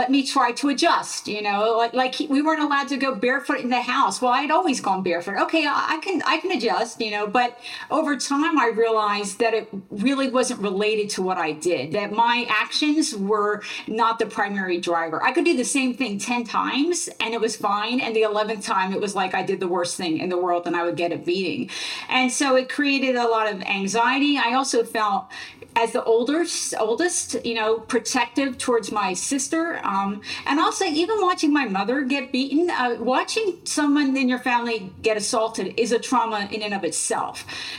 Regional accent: New Jersey, United States; I grew up in Central Jersey

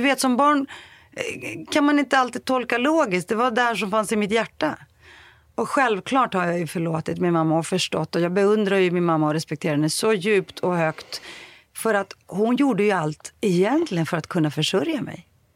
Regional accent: Greece; also born or lived in Sweden; Och sen åkte vi tillbaka hem till vårt hemland Grekland.

